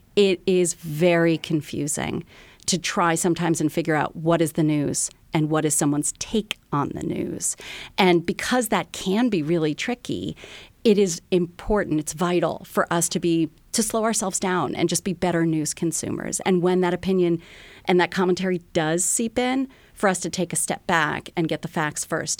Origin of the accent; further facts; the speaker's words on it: Washington, District of Columbia, United States; I'm from DC originally, so it's my hometown newspaper.